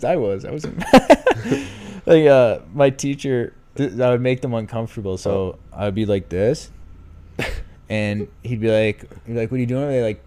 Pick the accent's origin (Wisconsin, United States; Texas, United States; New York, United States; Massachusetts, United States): Massachusetts, United States; Boston; I'm from Boston, I say aunt